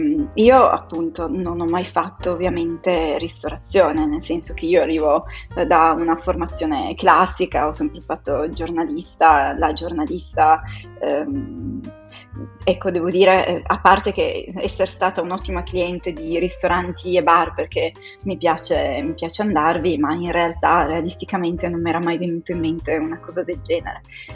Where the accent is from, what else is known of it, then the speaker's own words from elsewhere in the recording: Turin, Piedmont, Italy; also born or lived in Rome; Io sono di Torino, in verità, ho abitato anche a Roma, ho girato un po' ovunque, però diciamo che le mie radici sono in questo piccolo paese delle Valli Lanzo, vicino a Torino.